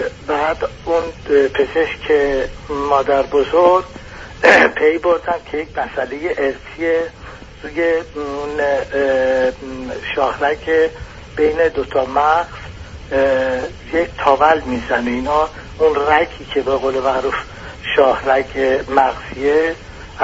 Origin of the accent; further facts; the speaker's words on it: Iran; also born or lived in Italy; now in Germany; 40 سال پیش، سال 58-59 من از ایران اومدم بیرون. حدود 20 و چند سال در ایتالیا زندگی کردم. به علت فشار اقتصادی که وارد ایتالیا شد، سال 2000 به آلمان نقل انتقال دادم.